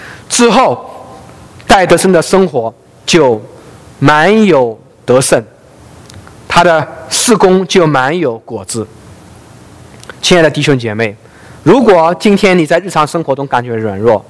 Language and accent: Chinese; Ningbo, Zhejiang, China; 在我的老家宁波还有他的医馆总